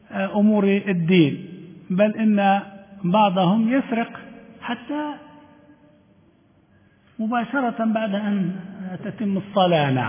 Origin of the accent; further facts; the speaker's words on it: Libya; ما كانت هذه عندنا في ليبيا